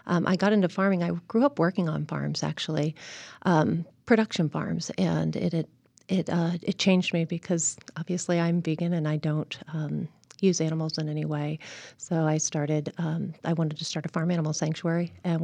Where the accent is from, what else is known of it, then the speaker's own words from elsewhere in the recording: Wilmington, Delaware, United States; moved away as an adult; Okay, I grew up in Wilmington, Delaware. I'm very far from home, and I worked as a college professor for 10 years.